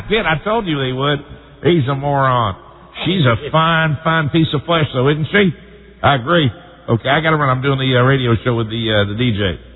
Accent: Texas, United States; accent: Texas; I'm using more of my Texas accent than I've used in a long time.

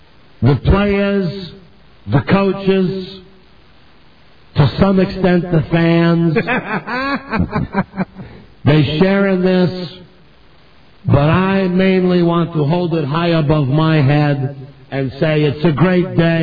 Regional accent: Hartford, Connecticut, United States; First of all, I'm from Hartford, Connecticut, and I went south for football.

